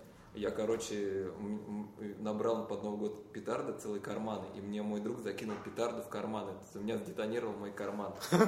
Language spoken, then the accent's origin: Russian; United States; now in Canada; Ну, а я из Америки как раз таки сюда перебрался.